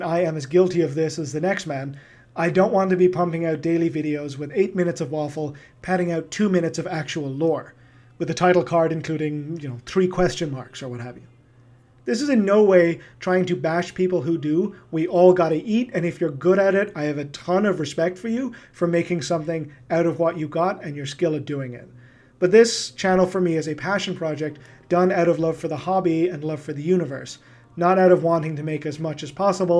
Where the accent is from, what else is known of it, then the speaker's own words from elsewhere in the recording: Dublin, Leinster, Ireland; moved away as an adult; now in Toronto, Canada; Born and raised in Dublin, now living in Toronto. The accent is the result of an Irish origin coupled with a few years living in North America.